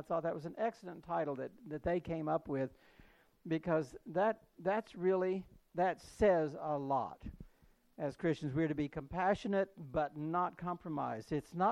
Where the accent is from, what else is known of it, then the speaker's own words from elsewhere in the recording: Knoxville, Tennessee, United States; No, I was born and raised in Tennessee. Born on a mountaintop in Tennessee. No, in Knoxville. I was born and raised in Knoxville.